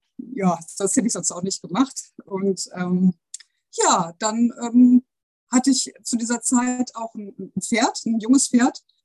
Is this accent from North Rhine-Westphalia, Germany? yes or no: yes; North Rhine-Westphalia, Germany; Ich komme aus dem Münsterland.